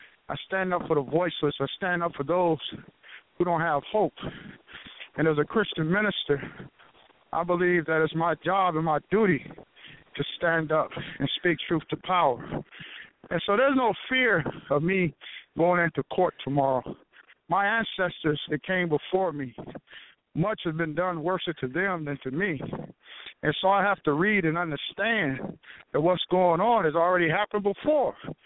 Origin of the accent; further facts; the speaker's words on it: Fresno, California, United States; I'm from the West Coast, Fresno, California, which I renamed my city to Mississippi Fresno.